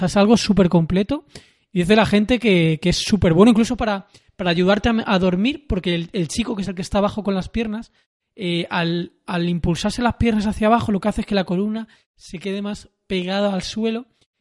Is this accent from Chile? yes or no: no; Madrid, Community of Madrid, Spain; a Madrid en concreto, yo soy de Madrid, hay sitios donde hacen terapias de flotación